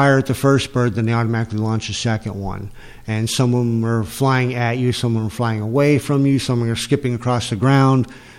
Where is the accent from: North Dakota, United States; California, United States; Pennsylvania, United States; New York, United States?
Pennsylvania, United States; I grew up in Pennsylvania. Everyone hunted. I grew up around hunting.